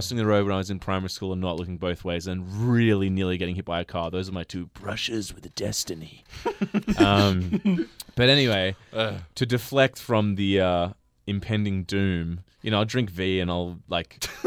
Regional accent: New South Wales, Australia; born there; being a 40-year-old truck driver in camo pants, like, yeah, outrage. I was born in the Royal North Shore

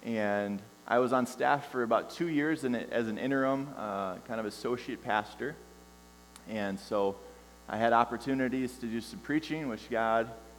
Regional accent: St. Paul, Minnesota, United States; We come from St. Paul, Minnesota, and we've had the privilege of spending a weekend together.

